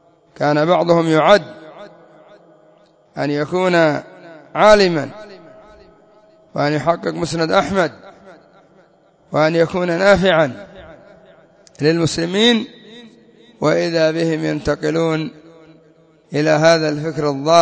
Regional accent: Yemen; وعندنا في اليمن أنشأوا مجلة

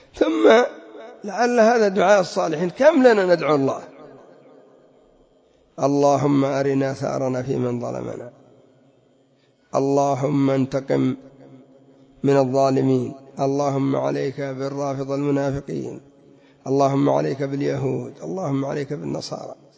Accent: Yemen; هذا عندنا في اليمن من غير العذاب الأليم الذي يكون في سجونهم

